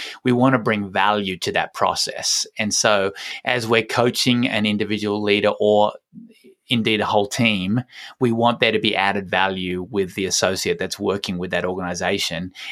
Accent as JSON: {"language": "English", "region": "Tasmania", "country": "Australia", "said": "I'm from Tasmania."}